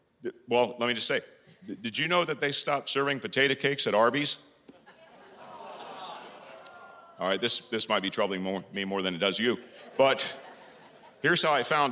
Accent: Carmel, Indiana, United States; I've come all the way from my hometown of Carmel, Indiana, to drive.

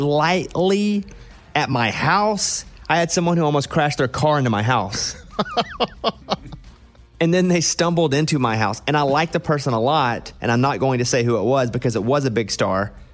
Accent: Arkansas, United States; Yeah, Shay's like me. We grew up in Arkansas, so we have guns.

